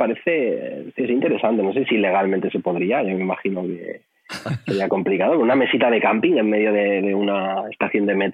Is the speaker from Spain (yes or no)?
yes; Vilassar de Mar, Catalonia, Spain; Yo soy de Vilassar de Mar.